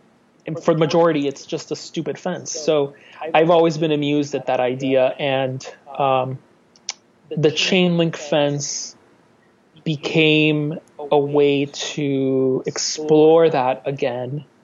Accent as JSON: {"language": "English", "town": "Miami", "region": "Florida", "country": "United States", "tie": "born or raised there", "also_born_or_lived": "Quito, Ecuador", "said": "People ask me where I'm from. I say I'm from Miami first. I say I was born in Ecuador, but I'm from Miami, because that's the truth."}